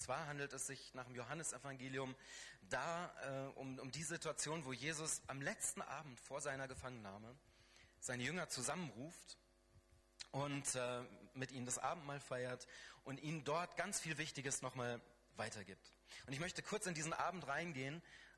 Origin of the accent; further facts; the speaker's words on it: Baden-Württemberg, Germany; Wir kommen aus Baden-Württemberg.